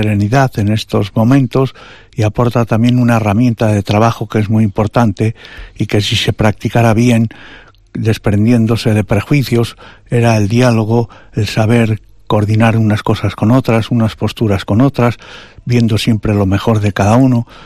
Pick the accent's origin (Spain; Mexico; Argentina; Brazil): Spain; Fuentes de Nava, Castile and León; voy al pueblo para estar con mi hermana y con mi familia y con la gente de mi pueblo natal, de Fuentes de Nava, en Palencia.